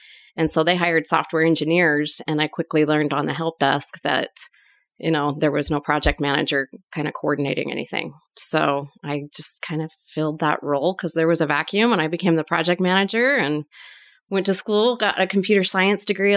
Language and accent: English; Utah, United States; Well, born and raised in Utah